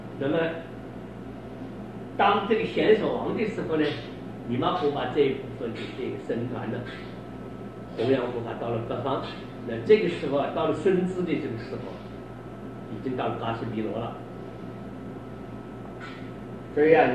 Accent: China; 我们中国人呢，你没看到，我当年到西北去的

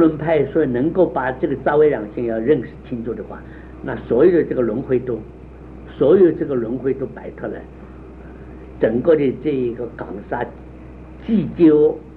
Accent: China; 我们中国人叫什么？要体会

